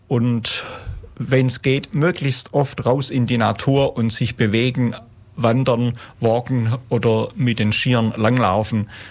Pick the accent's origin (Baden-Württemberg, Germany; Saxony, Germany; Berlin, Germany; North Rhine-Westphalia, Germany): Baden-Württemberg, Germany; Ulm; Ich bin in Ulm geboren